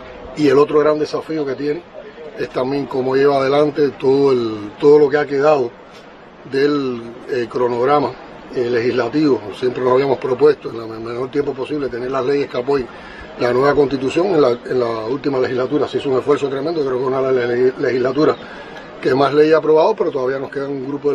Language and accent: Spanish; Cuba; Nos estamos defendiendo los cubanos de tanta agresión, de tanto odio.